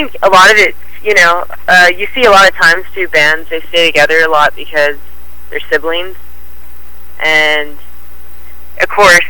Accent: United States; They like it, especially because we're sisters, we're twin sisters, and, you know, we are Native American. We love playing reservations.

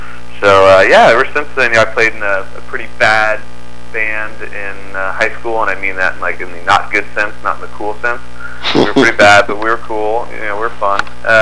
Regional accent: Kansas City, Missouri, United States; moved away; also born or lived in Boston / Boulder / Chicago; I'm actually not. I'm originally from Kansas City.

